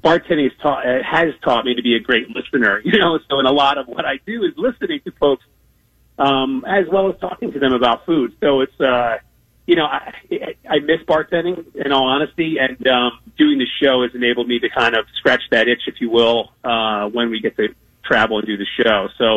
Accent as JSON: {"language": "English", "region": "New Jersey", "country": "United States", "tie": "born or raised there", "said": "So, I growing up in New Jersey, my father, both my parents are New Yorkers."}